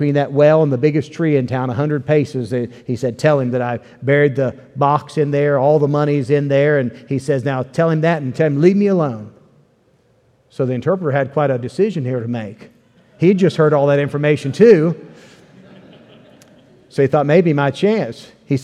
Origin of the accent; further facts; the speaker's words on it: Ripley, West Virginia, United States; also born or lived in Wheeling; I grew up in West Virginia, and I grew up most of my life in Ripley area, but I was born in Wheeling, which is in the northern panhandle up in the state